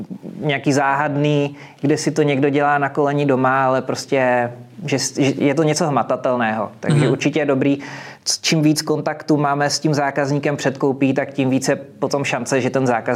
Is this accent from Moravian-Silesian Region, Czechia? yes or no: no; Karlovy Vary, Karlovy Vary Region, Czechia; jako my jsme z Karlových Varů